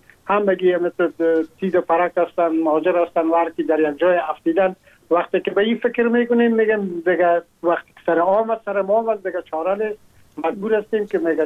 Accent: Afghanistan; now in France; ما هم در جمع عموم مردمایی بودم که از افغانستان بر آمدم و تقریبا 3.5 سال میشه که ما در فرانسه زندگی میکنم

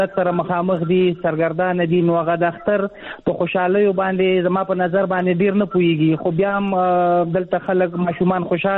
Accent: Afghanistan; now in Pakistan; تاسو پوهیږئ موږ په افغانستان په پاکستان کې کډوال یو مهاجر یو

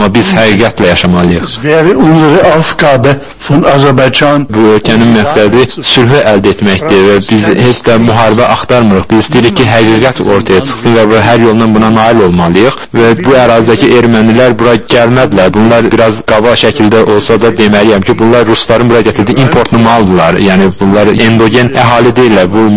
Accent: Austria; Mən özüm Avstriyalıyam

